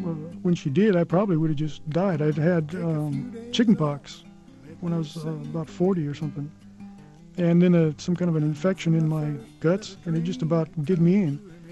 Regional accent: California, United States; I come from Southern California, and to be told that you'll never surf again is pretty much a death sentence.

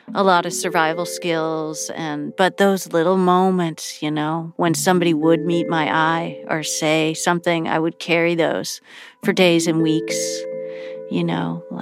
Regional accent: Buffalo, New York, United States; moved away as an adult; Oh, Buffalo. I came from Buffalo.

